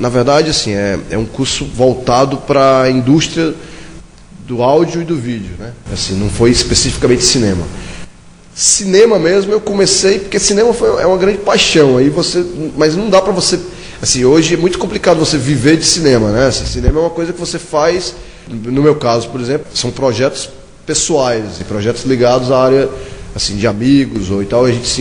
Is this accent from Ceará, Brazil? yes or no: yes; Ceará, Brazil; now in São Paulo, Brazil; Sou cearense, estou em São Paulo há 18 anos.